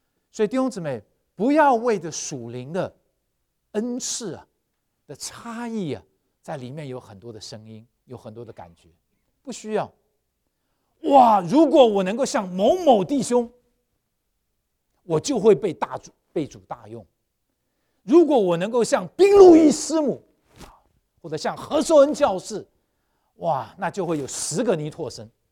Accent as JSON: {"language": "Chinese", "country": "China", "said": "当然我们中国人都很谦虚，我们都是一千的了。"}